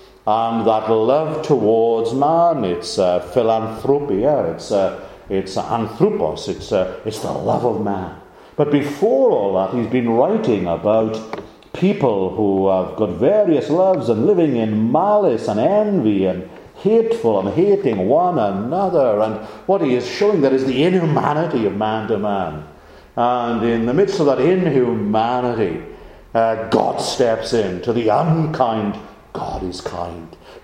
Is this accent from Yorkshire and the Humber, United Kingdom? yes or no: yes; Yorkshire and the Humber, United Kingdom; I'm from Yorkshire here, but a Yorkshireman, direct, forthright.